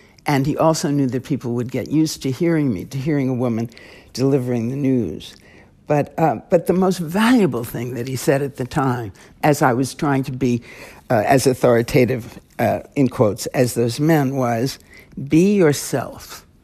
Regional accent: New York, United States; accent: New York; I'm a New Yorker, and I was working, and always have for much of my broadcasting life in particular, against a pretty heavy New York accent that I had. So I hear myself, I would never today say

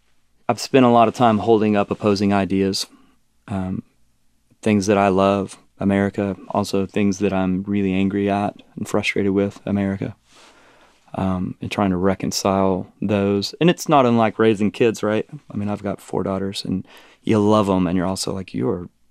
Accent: Texas, United States; Yeah. I'm from the Texas Panhandle.

